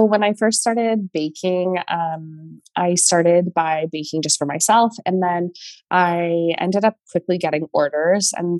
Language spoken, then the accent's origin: English; Canada; now in California, United States; at the time I was living down in California, which is where I am now. I'm Canadian actually.